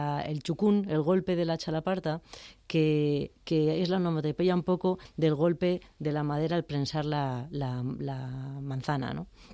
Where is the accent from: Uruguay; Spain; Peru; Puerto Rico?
Spain; Vitoria, Basque Country; De Vitoria.